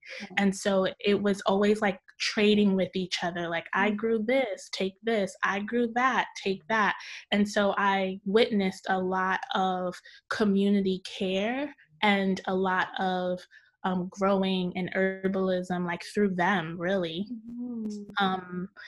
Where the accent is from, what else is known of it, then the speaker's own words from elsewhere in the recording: Brooklyn, New York, United States; So I grew up in Brooklyn, New York. Both of my dad grew up in Ansavo, which is a part of Haiti that has like a great deal of like farms and is really rural.